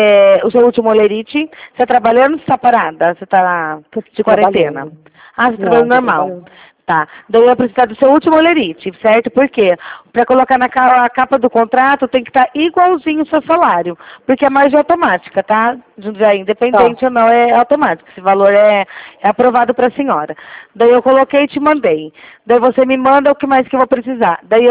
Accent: Rio Claro, São Paulo, Brazil; Eu sou aqui de Rio Claro.

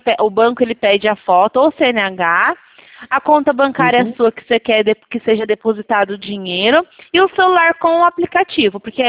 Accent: São Carlos, São Paulo, Brazil

